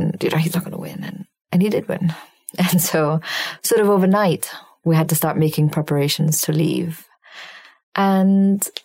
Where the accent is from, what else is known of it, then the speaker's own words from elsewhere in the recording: Syria; when I was a child growing up in Syria